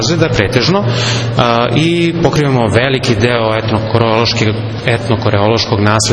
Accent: Batočina, Šumadija, Serbia; dolazim iz Batočine, radim u udruženju za negovanje tradicionalne kulture Šumadije iz Batočine.

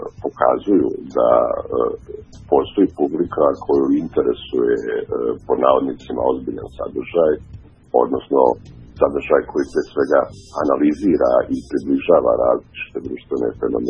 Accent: Banja Luka, Republika Srpska, Bosnia & Herzegovina; ja sam inače Bosanac iz Banja Luke i tamo 80. godina kada sam ja bio srednjoškolac

